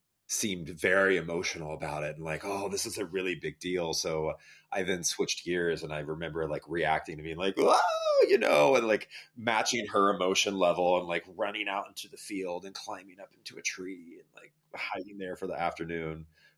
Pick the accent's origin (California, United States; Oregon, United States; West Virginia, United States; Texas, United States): Texas, United States; born there; Yeah, you know, I was born in Texas, and my biological mom was like super young when she got pregnant.